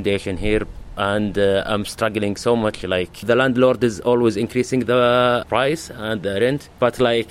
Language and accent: English; Saudi Arabia; English is a second language; from Saudi Arabia.